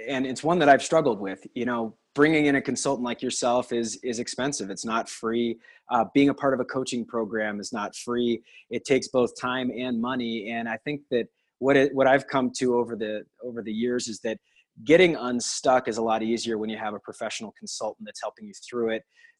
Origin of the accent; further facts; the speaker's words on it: Denver, Colorado, United States; Chris is in my hometown in Denver, Colorado last week